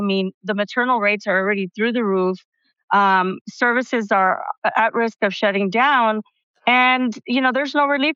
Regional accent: Arizona, United States; Here in Arizona, we call it Access. And I would tell you, I am an Access kid. I grew up on Medicaid because my parents worked really hard and couldn't make ends meet.

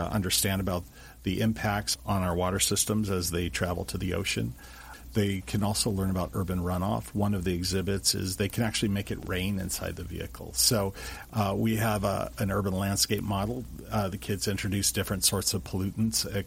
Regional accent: Los Angeles, California, United States; You know, I grew up here in Los Angeles like you, Don

